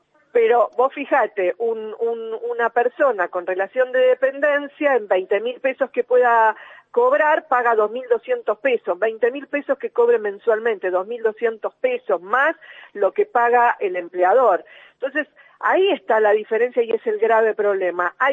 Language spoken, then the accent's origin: Spanish; Argentina; Tenemos que pensar que somos argentinos.